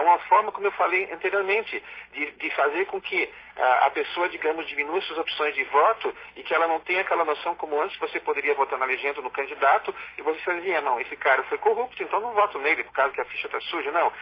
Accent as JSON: {"language": "Portuguese", "town": "Joaçaba", "region": "Santa Catarina", "country": "Brazil", "said": "eu sou catarinense, do meio-oeste catarinense, de Joaçaba, Santa Catarina."}